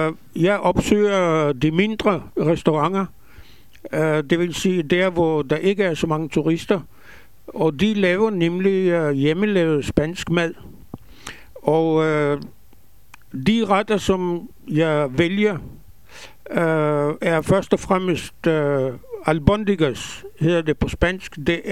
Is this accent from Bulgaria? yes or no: yes; Bulgaria; first language Ladino; Danish is a second language; moved away; also born or lived in Israel; Og selv efter emigrationen fra Bulgarien til Israel, i Israel, der var hjemmesproget stadigvæk ladino.